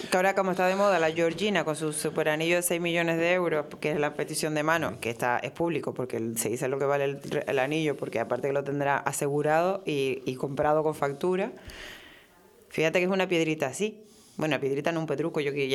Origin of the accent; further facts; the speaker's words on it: Spain; a mí me da una tristeza como española